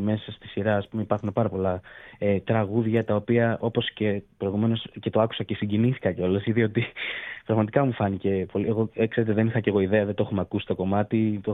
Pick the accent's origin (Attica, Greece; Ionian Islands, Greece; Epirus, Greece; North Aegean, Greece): Attica, Greece; Keratsini; έχω και την τύχη να είμαι από τον Πειραιά. Εγώ συγκεκριμένα έχω μεγαλώσει στο Κερατσίνι